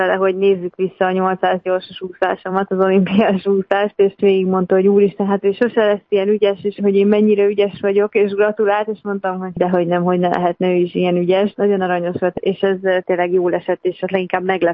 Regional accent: Debrecen, Hajdú-Bihar, Hungary; hiszen Debrecenben sem voltak ennyire sokan kint ugye a szülővárosomban

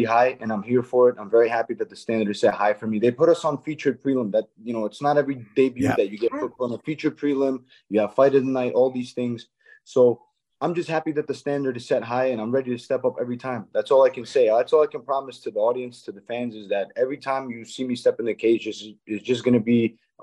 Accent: Baku, Azerbaijan; Baku, Azerbaijan. Baku is the capital. It's a city in Azerbaijan.

